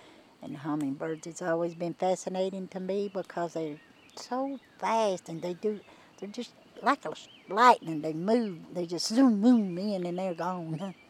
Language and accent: English; Hazard, Kentucky, United States; I'm from Hazard, Kentucky, and we're down at Buckhorn at the park, and it is beautiful.